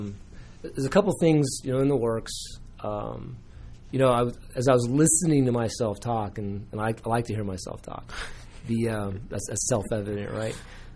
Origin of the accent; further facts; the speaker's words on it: Ireland; Well, and I am Irish, and I am lucky.